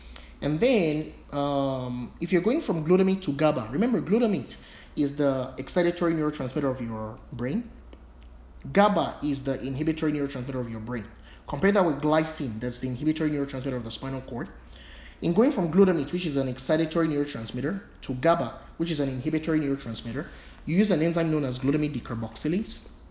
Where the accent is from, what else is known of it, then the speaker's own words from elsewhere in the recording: Nigeria; I'm originally from Nigeria, so I'm African.